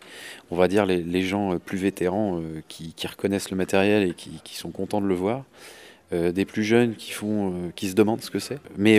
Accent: Saintes, Nouvelle-Aquitaine, France; je viens de Saintes, en Charente-Maritime. Je suis vidéaste dans la vie, j'ai 37 ans

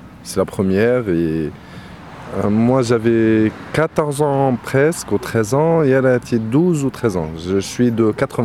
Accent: Tunisia; born there; Moi, je suis né en Tunisie.

